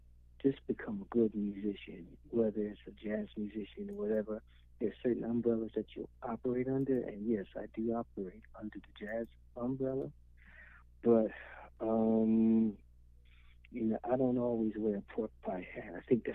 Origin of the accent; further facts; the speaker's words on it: Baltimore, Maryland, United States; Well, you know, growing up in Baltimore, there was always music in the house. My father plays piano, my mom sang.